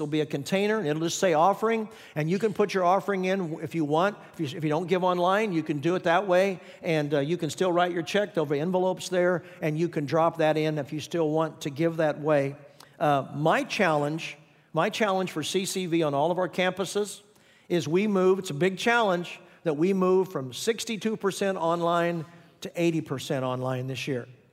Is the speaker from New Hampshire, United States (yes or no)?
no; Kansas, United States; now in Phoenix, United States; When I grew up in the Midwest in Kansas, often the kids would go from mission trips from Indiana and Ohio and Kansas, the Midwest.